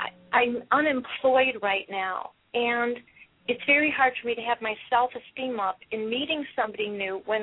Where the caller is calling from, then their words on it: California, United States; I'm calling from Northern California.